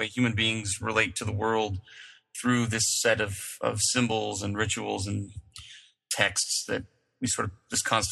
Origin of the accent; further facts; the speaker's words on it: Philippines; born there; also born or lived in England; I was born in the Philippines and lived all over the world and went to high school in England and other places. And so my parents were these kind of old stock pioneer Mormons from Idaho who had left. And I was growing up in a kind of Mormon diaspora.